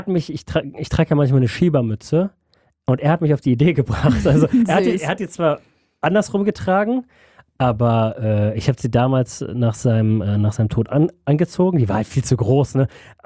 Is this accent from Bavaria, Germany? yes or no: no; Düsseldorf, North Rhine-Westphalia, Germany; ich verbinde mit meiner Heimatstadt, also mit Düsseldorf, halt viel meine Familie, ne? Die Altstadt.